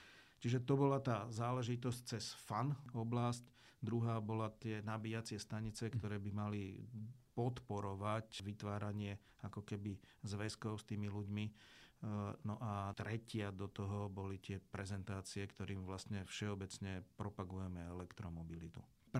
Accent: Hlohovec, Trnava Region, Slovakia; also born or lived in Považská Bystrica / Bratislava; narodil som sa v Považskej Bystrici, ale v podstate len kvôli tomu, že odtiaľ pochádzala mama. Prakticky sme bývali na prvé moje 4 roky života v Bratislave, kde sa narodil aj brat. No a následne sme sa presťahovali do Hlohovca

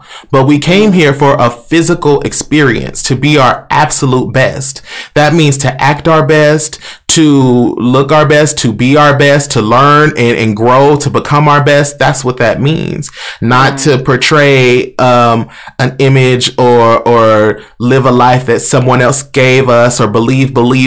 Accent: Tulsa, Oklahoma, United States; I'm from North Tulsa, so I don't know about X, Y, and Z.

